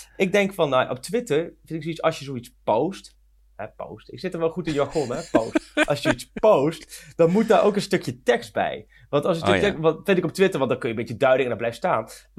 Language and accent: Dutch; Gelderland, Netherlands; ik kom uit de Achterhoek, joh.